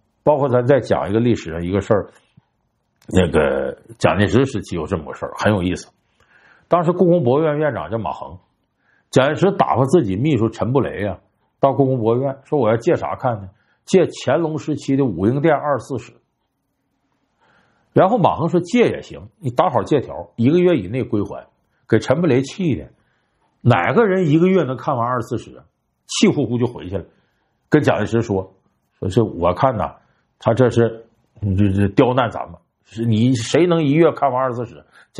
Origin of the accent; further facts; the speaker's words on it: Harbin, Heilongjiang, China; 我们老家哈尔滨有一个厂子叫轴承厂